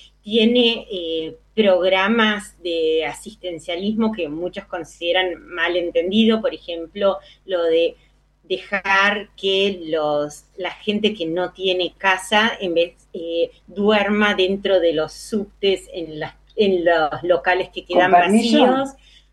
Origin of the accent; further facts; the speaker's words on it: Argentina; nosotros guardamos porque somos argentinos